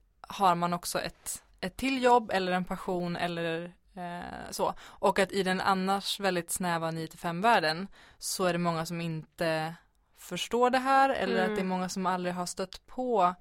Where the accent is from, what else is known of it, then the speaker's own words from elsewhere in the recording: Västerbotten County, Sweden; Jag kommer från Västerbottens inland. Ett ställe som jag tror inte finns på kartan. Jag är 28 år